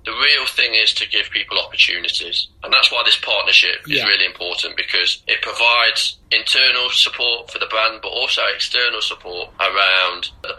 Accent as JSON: {"language": "English", "country": "United Kingdom", "said": "because I feel that's my responsibility as a British athlete, but also as a person."}